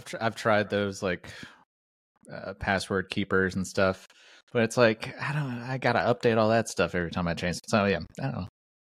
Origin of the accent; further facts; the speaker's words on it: Alabama, United States; So I grew up in Alabama and basements aren't a thing here.